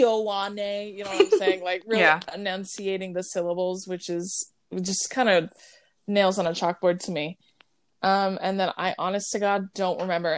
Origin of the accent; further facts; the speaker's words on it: California, United States; Yeah, and I mean, I guess it's obvious that we were raised in California. We were born and raised in California. So, I mean, we grew up with Samoan family